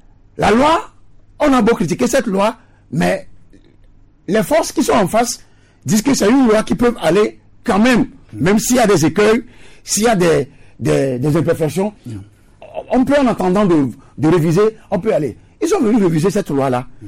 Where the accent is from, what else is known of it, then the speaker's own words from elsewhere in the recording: Togo; Donc, ce qui suppose que la loi, chez nous, en République togolaise, est faite pour les autres.